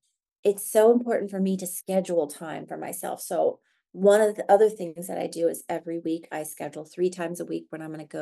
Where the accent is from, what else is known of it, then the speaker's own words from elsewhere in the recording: Midwest, United States; And because I'm from the Midwest, I'm a simple Midwestern gal.